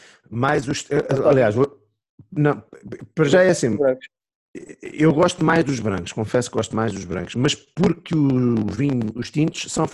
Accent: Santarém, Portugal; Sou de Santarém. Ribeira de Santarém.

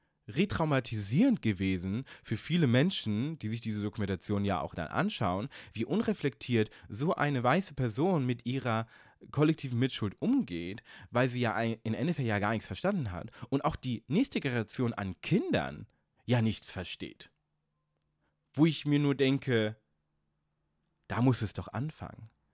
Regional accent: Hanover, Lower Saxony, Germany; Also Hannover zum Beispiel, meine Heimat, ist eine Stadt, die komplett zerbombt wurde.

